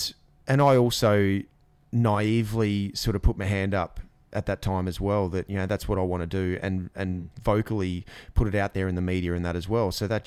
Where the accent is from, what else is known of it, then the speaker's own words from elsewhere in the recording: Ipswich, East of England, United Kingdom; from a growing up in Ipswich